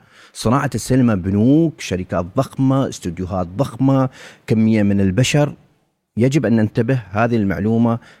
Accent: United Arab Emirates; يعني أنا كإماراتي اليوم كل الصناديق الموجودة في العالم ما راح تعطيني فلوس

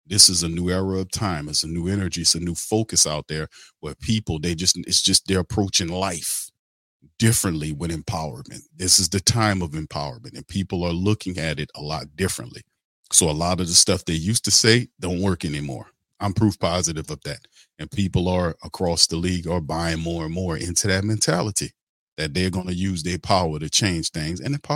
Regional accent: New Orleans, Louisiana, United States; And listen, I'm from New Orleans, bro.

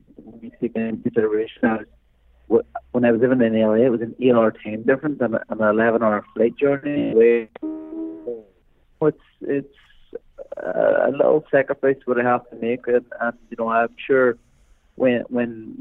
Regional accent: Ireland; So, you know, it's being Irish, the box on St. Patrick's Day is in probably the greatest city in the world

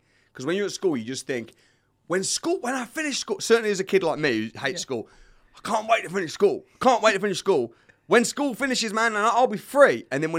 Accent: England, United Kingdom; I got a bit of an accent because I'm from the Midlands.

